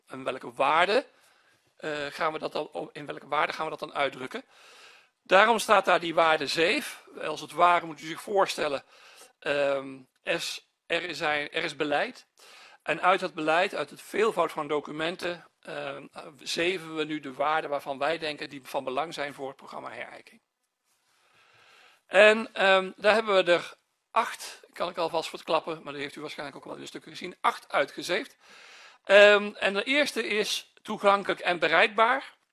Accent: Gelderland, Netherlands; Ik kom zelf uit de Liemers.

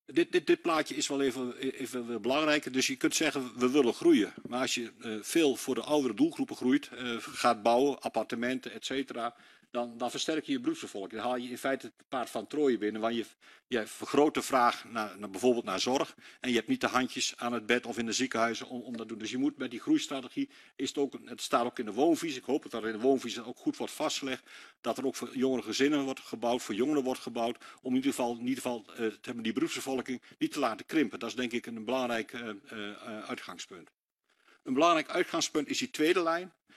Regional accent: Gelderland, Netherlands; Daar zijn we als Achterhoekers ook.

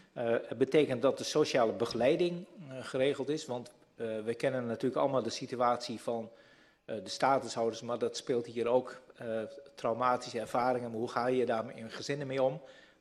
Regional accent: Katwijk, South Holland, Netherlands; ik kom uit Katwijk zoals u weet

